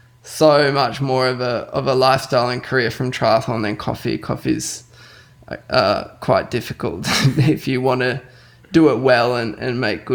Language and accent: English; Australia; Yeah, so generally, like as an Australian, if you want to be good in any sport, you have to travel.